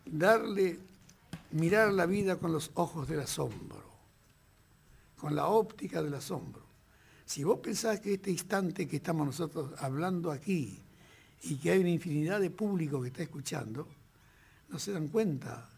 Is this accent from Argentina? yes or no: yes; Argentina; yo soy argentino